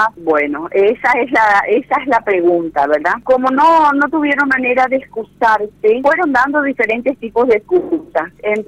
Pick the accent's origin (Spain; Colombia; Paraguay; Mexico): Paraguay; Yo soy una ciudadana paraguaya, soy periodista